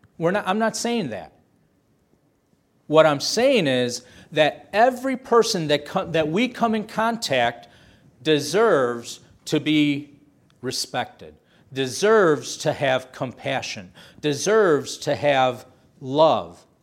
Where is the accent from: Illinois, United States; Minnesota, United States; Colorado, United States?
Illinois, United States; Blue Island; So, and what's interesting, I grew up not too far from here. I grew up in Blue Island.